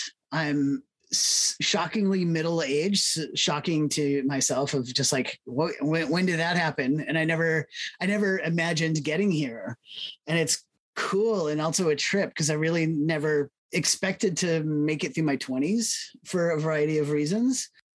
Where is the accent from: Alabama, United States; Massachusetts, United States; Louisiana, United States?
Massachusetts, United States; now in Canada; I grew up in Massachusetts. So they said … so here in Canada, people are like